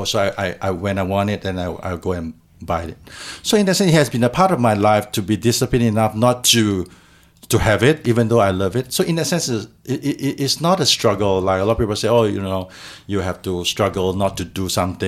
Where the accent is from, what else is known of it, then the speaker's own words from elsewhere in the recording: Malaysia; also born or lived in Singapore; since I spent 30 years of my life in Singapore, even though I'm a Malaysian.